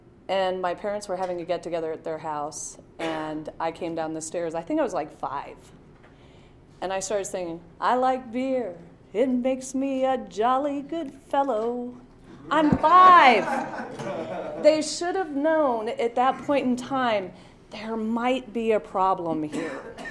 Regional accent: Ohio, United States; I'm from Ohio. So I went to Auburn University, and that was a long way from home.

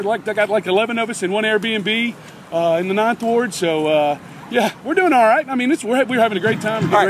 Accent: Chattanooga, Tennessee, United States; I am supporting my community and my hometown, Chattanooga Football Club.

